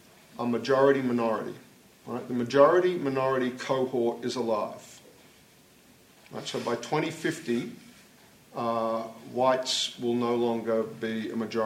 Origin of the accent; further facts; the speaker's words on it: Australia; I remember, you know, I grew up in Australia